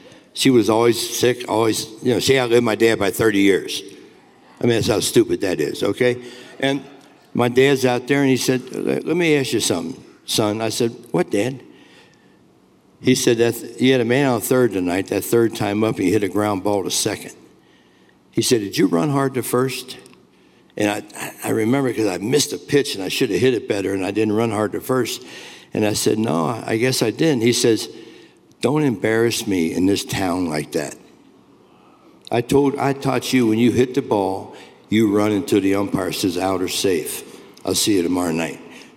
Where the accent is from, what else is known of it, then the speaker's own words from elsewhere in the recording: Cincinnati, Ohio, United States; And don't forget, I told you I was from Cincinnati.